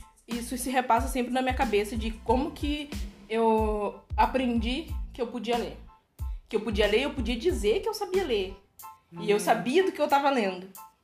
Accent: Cascavel, Paraná, Brazil; Eu nasci e fui criada aqui na cidade de Cascavel. Poucas vezes eu saí daqui, então a minha experiência de criação e de vivências é baseada aqui na cidade mesmo, né? Eu sou a segunda filha de 7 filhos, de uma mãe negra

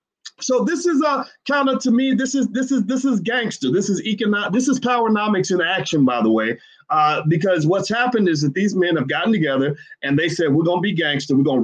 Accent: Louisville, Kentucky, United States; Junior Bridgman, who is from my hometown, Louisville

